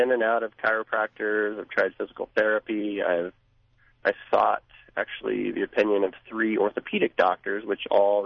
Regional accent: Nebraska, United States; also born or lived in New York; Okay, well, I grew up in Nebraska, and I've moved around a bit

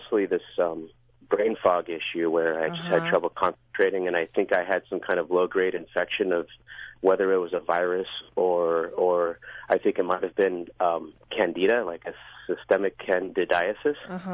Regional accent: San Diego, California, United States; I'm from San Diego, California

